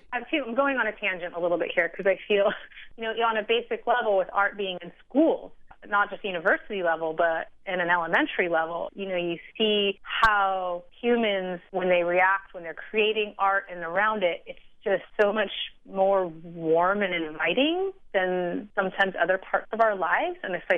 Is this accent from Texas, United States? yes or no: no; California, United States; I grew up in Southern California, so a lot of my art influences, and granted, I've traveled all over the world, been to museums all over the world